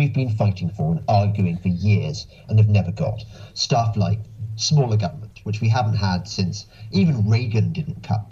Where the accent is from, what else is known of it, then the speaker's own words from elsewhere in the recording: England, United Kingdom; I'm English and it's kind of macho American and I'm really not macho American.